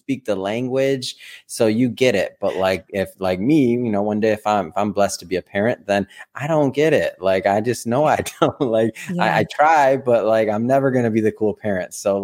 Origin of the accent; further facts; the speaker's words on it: Detroit, Michigan, United States; I mean, I'm from Michigan. I'm from Detroit.